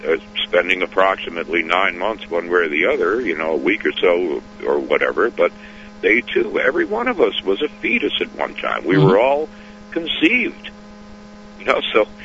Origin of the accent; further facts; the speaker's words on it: Groton, United States; But I'm from Groton.